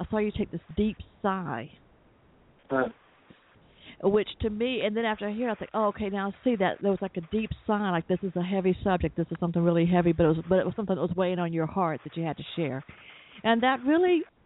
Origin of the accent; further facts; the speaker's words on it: the South, United States; accent: southern; Okay, it's bad enough with my southern accent